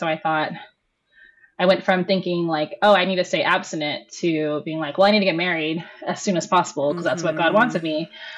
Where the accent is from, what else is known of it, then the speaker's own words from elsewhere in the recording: Philippines; And we're Filipino. If you're Filipino and you understand our obsession with basketball, then you would totally get it.